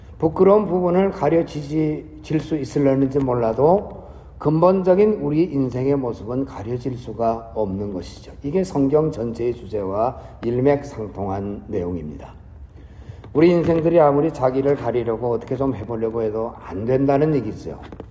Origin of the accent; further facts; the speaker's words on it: Gyeongsang, South Korea; 제가 이 경상도 사람이 되어서 이 곤룡포 이 발음을 하기가 참 힘이 있는데요.